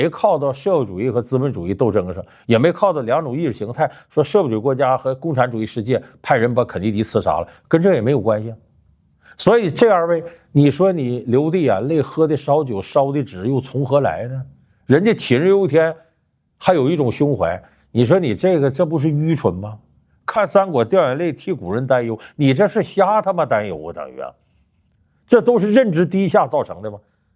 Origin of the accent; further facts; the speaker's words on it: China; 其实这种事儿我们中国人很好理解，现在中国是经济也发达了，大家文化水平也高了